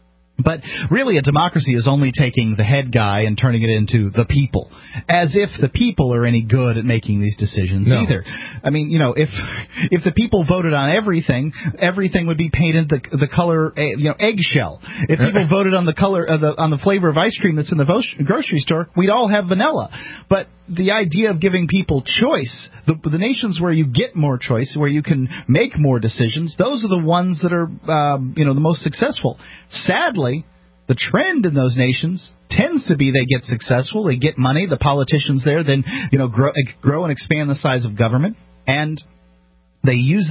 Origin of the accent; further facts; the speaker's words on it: the South, United States; I'm from the South. I can get away with it.